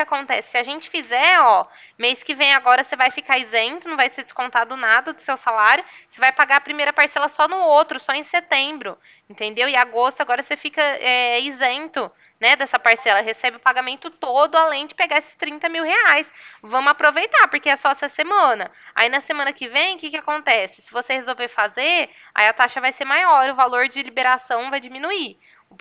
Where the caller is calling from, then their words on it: Ribeirão Preto, São Paulo, Brazil; Aqui de Ribeirão Preto, eu sou